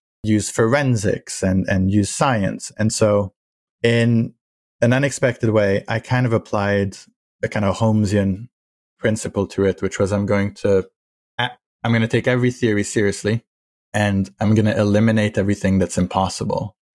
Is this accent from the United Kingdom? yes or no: no; France; I grew up in France, where the Lumiere brothers are upheld as the inventors of cinema, period.